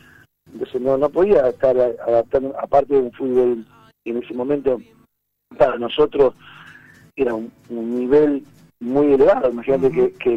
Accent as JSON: {"language": "Spanish", "country": "Argentina", "moved": "as an adult", "said": "lo que somos los argentinos"}